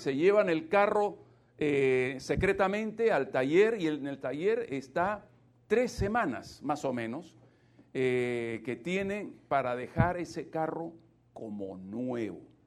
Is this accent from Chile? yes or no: no; Peru; como dicen en mi tierra, en el Perú